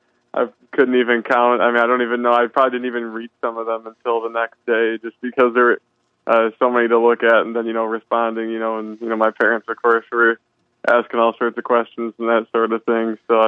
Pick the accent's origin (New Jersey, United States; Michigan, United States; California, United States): Michigan, United States; Saginaw; From Saginaw, Michigan.